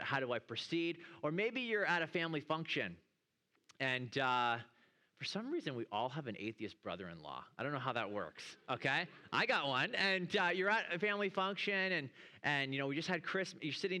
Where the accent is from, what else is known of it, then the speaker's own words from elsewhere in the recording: Toronto, Ontario, Canada; I'm from Toronto, okay? Toronto, Canada, where I left 2 days ago and it was negative 25 degrees, okay?